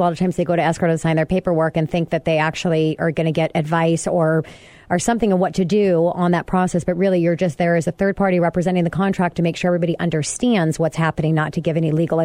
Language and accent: English; Federal Way, Washington, United States; I grew up in Federal Way, and Redondo didn't live in the Redondo area.